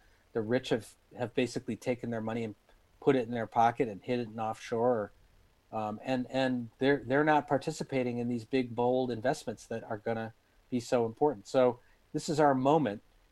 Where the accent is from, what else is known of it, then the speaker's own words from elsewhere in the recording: Detroit, Michigan, United States; I grew up in Detroit, where we were a UAW town, and you could see a middle class standard of living emerging all around me, in whole neighborhoods of prosperity.